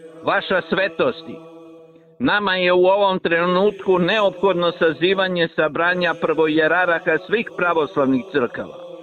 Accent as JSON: {"language": "Serbian", "region": "Belgrade", "country": "Serbia", "tie": "born there", "said": "iako sam rođen u Beogradu, vaspitavan sam u helenskom duhu potpune odanosti prema Hristovoj crkvi, porodici, otačbini i tradiciji."}